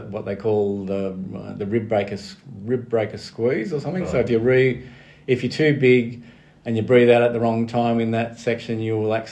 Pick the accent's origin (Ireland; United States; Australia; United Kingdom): Australia; Orange, New South Wales; even though I'm come from Orange, a country town, I'm pretty well a city, I am a city boy.